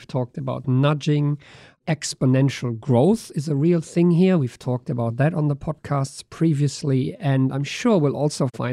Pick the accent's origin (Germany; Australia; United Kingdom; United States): Germany; I grew up in Germany